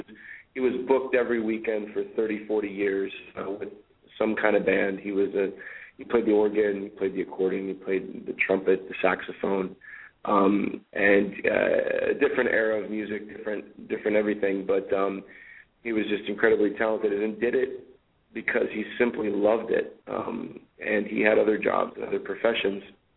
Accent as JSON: {"language": "English", "town": "Cleveland", "region": "Ohio", "country": "United States", "tie": "born or raised there", "also_born_or_lived": "Phoenix, Arizona", "said": "I was born in Cleveland, but as an infant, my parents moved out to Phoenix, Arizona."}